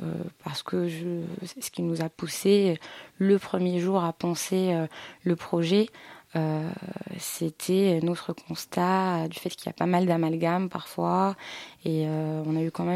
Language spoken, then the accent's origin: French; Morocco; moved away as an adult; now in France; Aujourd'hui, j'ai presque 23 ans et j'ai grandi au Maroc jusqu'à et j'ai débarqué en France après avoir eu mon bac pour mes classes préparatoires à Lille, donc au nord.